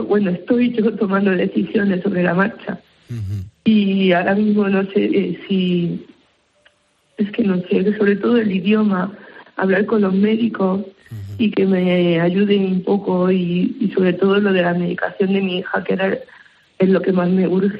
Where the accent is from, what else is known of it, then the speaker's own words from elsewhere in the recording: Andalusia, Spain; now in Palma de Mallorca, Spain; vivimos en Palma de Mallorca. Uh-huh. Y, bueno, somos andaluces, pero llevamos muchísimos años viviendo allí. Uh-huh. Nuestros hijos nacieron allí y somos de Palma de Mallorca.